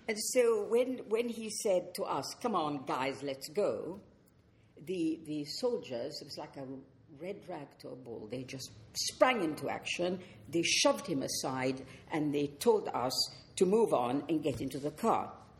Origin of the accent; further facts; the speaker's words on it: England, United Kingdom; accent: English; How much, I wondered, did my English accent and manner place me in that much older enemy camp